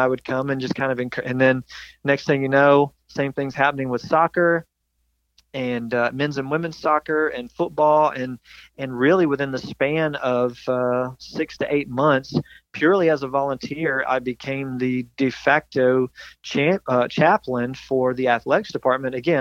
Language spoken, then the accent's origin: English; Burlington, North Carolina, United States; moved away as an adult; I moved from my hometown up in North Carolina, Burlington, North Carolina, loaded up everything that I owned in a Carolina Blue 1988 Oldsmobile Cutlass Sierra.